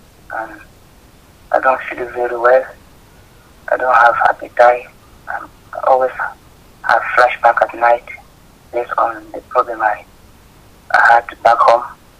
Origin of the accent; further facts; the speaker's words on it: Cameroon; I'm from Cameroon, particularly in southern Cameroon. I'm actually living in a bed and breakfast hotel supported by the social service.